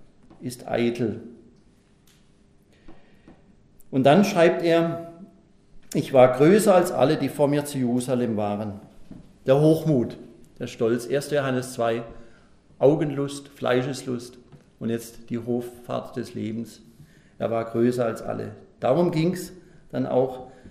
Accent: Pforzheim, Baden-Württemberg, Germany; In meiner Heimatstadt Pforzheim hat man die alten Bauten nicht mehr errichtet.

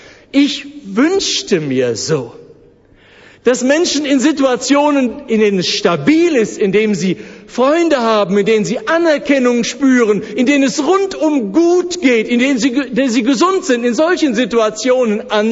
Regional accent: North Rhine-Westphalia, Germany; Ich komme aus dem Ruhrgebiet, da ist Fußball eine Religion.

